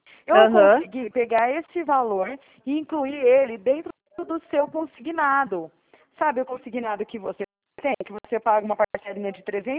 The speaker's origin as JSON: {"language": "Portuguese", "town": "Araraquara", "region": "São Paulo", "country": "Brazil", "said": "sou aqui de Araraquara, aqui da Rua 3."}